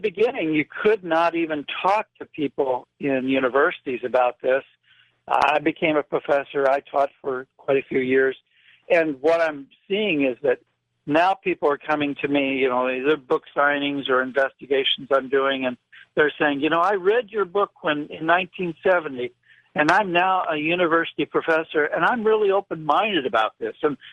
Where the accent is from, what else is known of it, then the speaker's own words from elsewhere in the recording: Illinois, United States; because I grew up in Illinois, so I was right there early on in the 40s